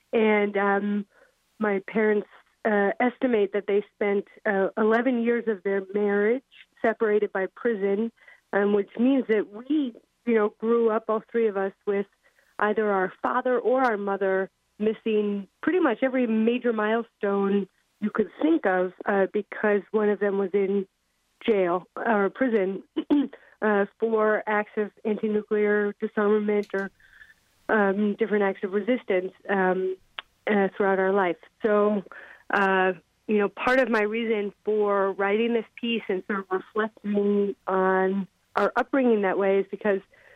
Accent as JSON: {"language": "English", "town": "Baltimore", "region": "Maryland", "country": "United States", "tie": "born or raised there", "said": "90 miles from where we were growing up in Baltimore, Maryland"}